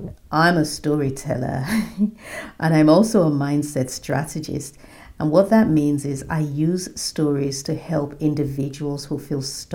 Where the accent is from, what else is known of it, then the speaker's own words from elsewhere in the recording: Nigeria; my focus is currently Africa, and I'm starting with my home country, Nigeria.